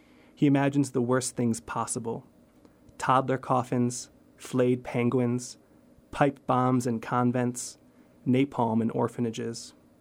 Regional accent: Michigan, United States; Actually, I'm from Michigan, so I'm not from Detroit, but from nearby.

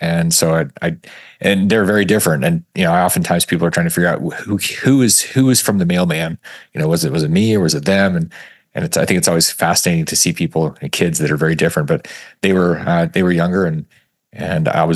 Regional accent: Alaska, United States; Mine was very, very far north. I grew up in Alaska and part of my childhood was dodging moose and watching the sun disappear for months at a time.

